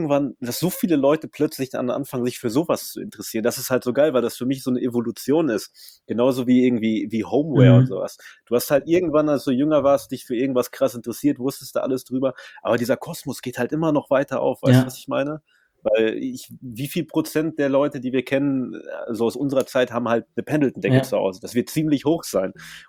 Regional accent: Germany; Ich bin ja immerhin in Deutschland aufgewachsen.

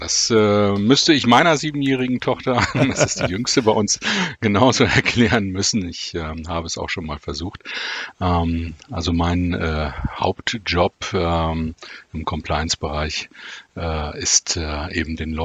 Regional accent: Wolfsburg, Lower Saxony, Germany; born there; ich bin tatsächlich in Wolfsburg geboren, obwohl meine Wurzeln, also familiären Wurzeln in Hamburg sind. Und im weiteren norddeutschen Raum.

